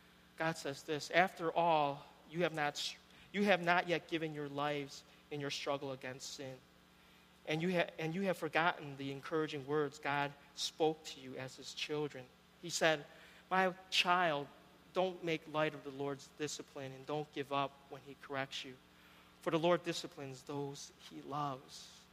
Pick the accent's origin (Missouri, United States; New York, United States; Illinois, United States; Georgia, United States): Illinois, United States; Chicago; now in Abbotsford, California, United States; there are times I was really homesick for Chicago. I'm originally from Chicago in the States. Really homesick for Chicago.